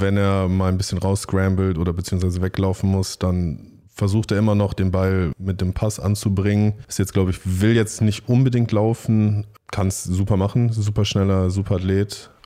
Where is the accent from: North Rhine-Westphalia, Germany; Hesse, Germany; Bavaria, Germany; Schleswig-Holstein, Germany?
North Rhine-Westphalia, Germany; Düsseldorf; Da muss ich ja eigentlich als Düsseldorfer jetzt sagen, dass Barcelona gewinnt.